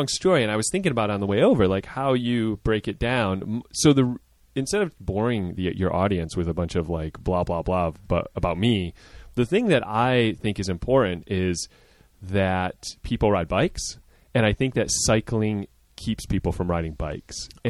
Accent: Midwest, United States; Yeah, I grew up in the Midwest. If you couldn't drive, you rode a bike.

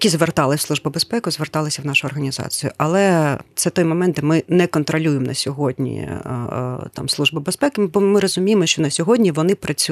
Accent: Luhansk, Luhansk Oblast, Ukraine; now in Kyiv, Ukraine; реєстрація луганська, і я її залишаю. Я хочу проходити через всі ці незручності якось, як всі луганчани.

